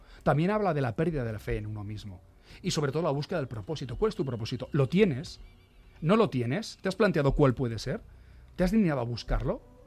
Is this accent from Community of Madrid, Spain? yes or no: yes; Móstoles, Community of Madrid, Spain; Mira, pues soy de Móstoles.